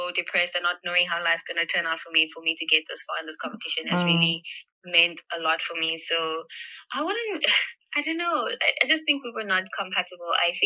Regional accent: Soweto, Gauteng, South Africa; We stay in Pimville Zone 4. That's actually my grandmother's home. Like, that's home.

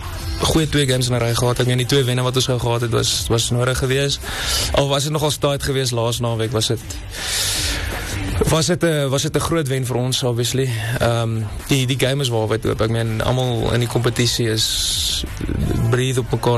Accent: Italy; first language Italian; Afrikaans is a second language; ons het groot geword in Italië, ons familie, en ek het Italiaans school gegaan, en ek het... Eindelijk was Italiaans my eerste taal gewees vir baie lang vir my leven, en ek tot 2013 was het eindelijk my eerste taal.

